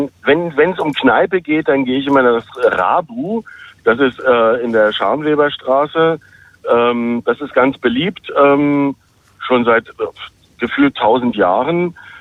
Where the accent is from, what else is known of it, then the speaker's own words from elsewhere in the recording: Mecklenburg-Vorpommern, Germany; born there; now in Berlin, Germany; Nein, also geboren bin ich in Mecklenburg.